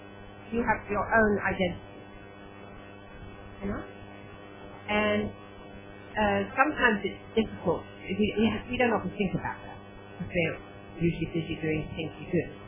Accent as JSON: {"language": "English", "country": "Netherlands", "said": "I could tell you I come from the Netherlands, I'm married, I have 3 children"}